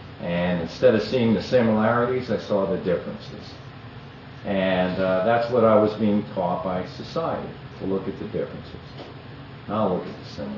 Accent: Totowa, New Jersey, United States; also born or lived in Paterson; I grew up in Paterson, I grew up in Toto, which is Paterson, New Jersey, is where I was born. About a year and a half later, I was moved to the next town over in Totowa

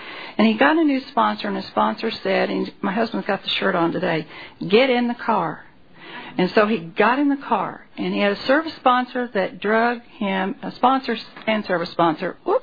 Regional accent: Franklin, Tennessee, United States; I'm from Franklin, Tennessee, which is right outside Nashville, for those of you who don't know.

